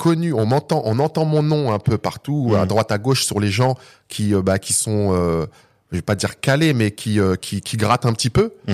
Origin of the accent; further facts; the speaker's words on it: Île-de-France, France; j'ai 43 ans, issu de la banlieue ouest de Paris. J'ai grandi dans les Yvelines, petite cité HLM